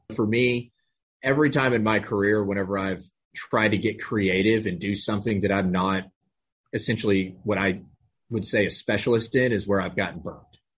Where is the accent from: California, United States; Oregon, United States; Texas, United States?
Texas, United States; Amarillo; now in Houston, United States; based here in Houston, Texas. Born and raised in North Texas, up in Amarillo, went to school, University of Texas in Austin.